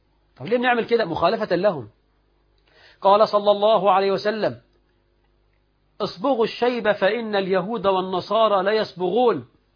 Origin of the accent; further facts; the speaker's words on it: Egypt; تظهر بجلاء عندنا كمصريين